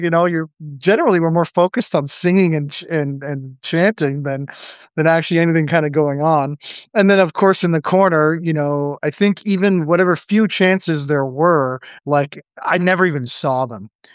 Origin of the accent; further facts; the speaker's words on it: Canada; as a Canadian